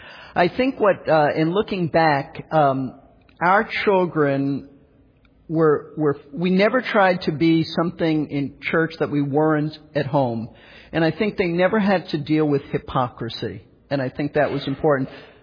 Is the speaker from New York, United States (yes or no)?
yes; New York, United States; I mean, you know, I grew up in New York.